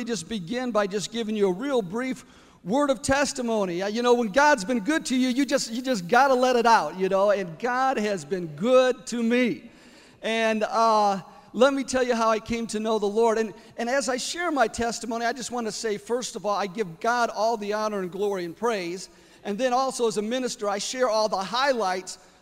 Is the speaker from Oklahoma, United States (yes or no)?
no; Glenwood, Illinois, United States; And soon, I grew up in Glenwood. Kids started coming from Ford Heights.